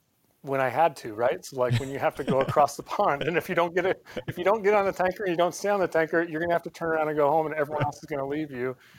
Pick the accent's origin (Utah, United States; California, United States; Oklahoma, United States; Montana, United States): Montana, United States; So ROTC graduate. I went to Montana State. I grew up in Montana. I have one brother, basically hunting and fishing all my life, and then playing sports.